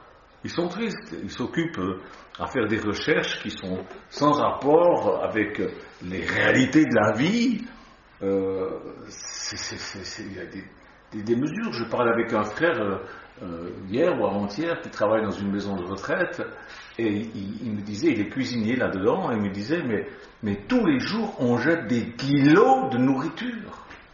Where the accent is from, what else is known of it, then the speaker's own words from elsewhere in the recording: Switzerland; Chez nous, en Suisse, on a beaucoup de dénominations chrétiennes.